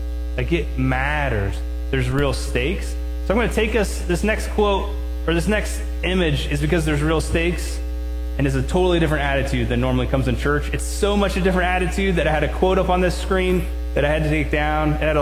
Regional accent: Midwest, United States; I think growing up in the Midwest, I think people get this general idea that, like, Jesus is always there.

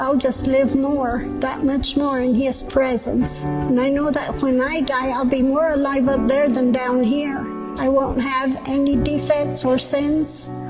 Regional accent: León, Guanajuato, Mexico; I'm from León, Guanajuato, Mexico. 95% of the family are all Catholic.

